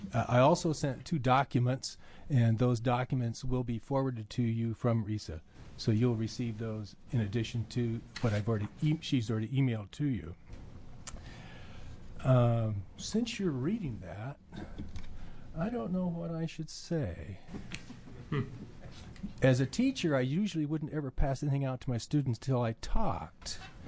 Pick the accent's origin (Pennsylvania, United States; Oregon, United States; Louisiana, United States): Oregon, United States; Forest Grove; from Forest Grove